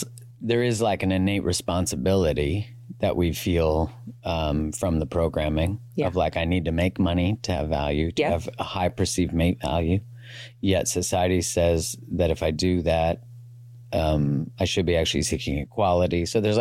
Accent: Canada; I'm Canadian. I get to say that.

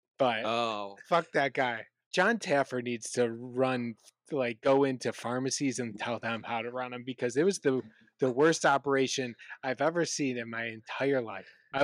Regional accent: Cleveland, Ohio, United States; because we knew her as … growing up in Cleveland

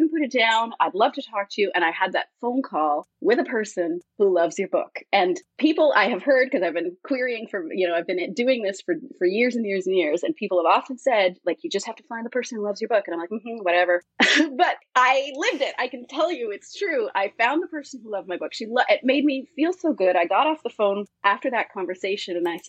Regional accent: Canada; I'm Canadian

